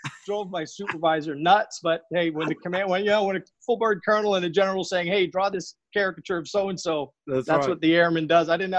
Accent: Berlin, New Hampshire, United States; I'm from Berlin, New Hampshire, which is way up north on the Canadian border up in the mountains, little tiny small town.

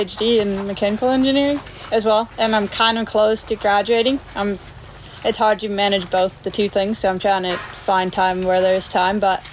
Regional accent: Norway; English is a second language; Like, I moved here from Norway. There's a lot of snow there, so it's good to be here to ride

